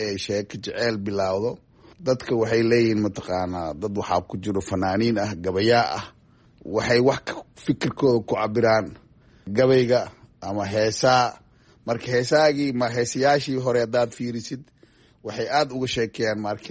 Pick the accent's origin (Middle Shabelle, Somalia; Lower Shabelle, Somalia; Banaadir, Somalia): Banaadir, Somalia; Mogadishu; also born or lived in Barawe; magaala xeebeed aan ku dhashay magaalada Baraawe xamarjabna waa ku koray